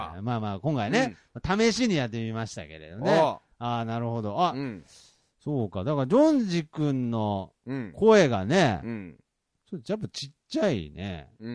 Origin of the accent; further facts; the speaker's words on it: Shikoku, Japan; 生まれも育ちも今も四国在住です。